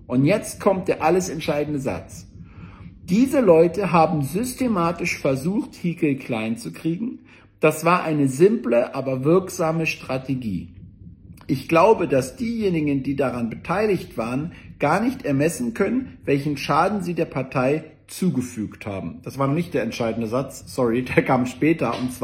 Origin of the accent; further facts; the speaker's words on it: Berlin, Germany; Also ich sage euch eine Sache als Berliner, ne?